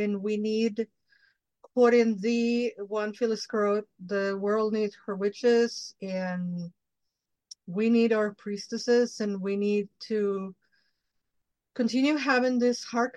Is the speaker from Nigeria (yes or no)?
no; Mexico; And I happen to be Mexican from Mexico. I'm not Mexican American. I'm Mexican from Mexico. I grew up in Mexico.